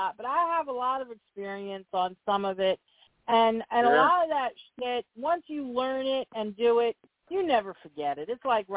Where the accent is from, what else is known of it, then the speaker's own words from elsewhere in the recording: Long Island, New York, United States; When I was a kid on Long Island, and I was in the convent, one of the girls.